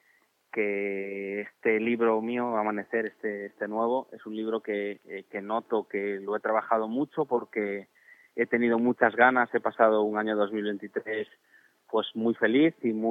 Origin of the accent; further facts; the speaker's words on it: Vigo, Galicia, Spain; yo soy vigués orgulloso, vivo en Vigo, cuando podría haberme ido a cualquier otro sitio.